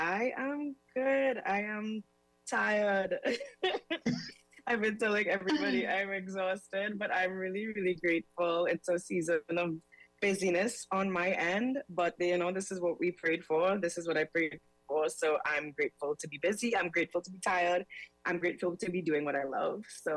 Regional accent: Trinidad & Tobago; also born or lived in Belize; I was born in Belize. Both of my parents are Trini. So I moved to Trinidad when I was about 7

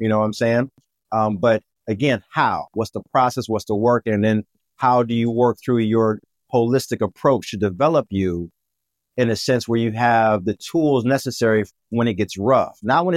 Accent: Cleveland, Ohio, United States; now in Marbella, Spain; we're both from Cleveland, Ohio. I'm sitting to you right now on my balcony, condo right here in Marbella, Spain.

